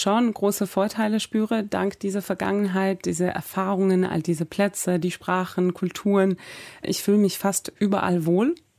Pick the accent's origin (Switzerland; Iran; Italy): Iran; also born or lived in Baku / Sweden; Und ich wusste, ich komme aus dem Iran, um mich rum nur Iraner, aber wir dürfen alle nicht dahin.